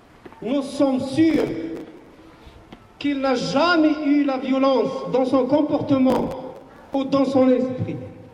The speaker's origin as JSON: {"language": "French", "region": "Quebec", "country": "Canada", "said": "Parce qu'on est tous des Canadiens et des Québécois."}